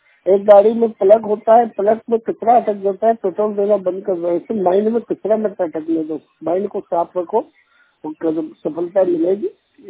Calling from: Abad, Madhya Pradesh, India; जिला खरगोन से बात कर रहा हूँ। 100% मैं ब्लाइंड हूँ। मेरी कक्षा 12वीं तक कंप्लीट है और मेरा गांव जिला खरगोन, गांव का नाम आबाद।

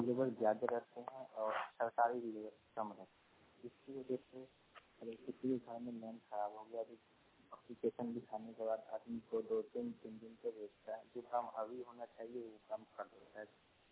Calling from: Chautham, Bihar, India; चौथम से बोल रहा हूँ, घर चौथम जिला खगड़िया, थाना चौथम प्रखंड चौथम

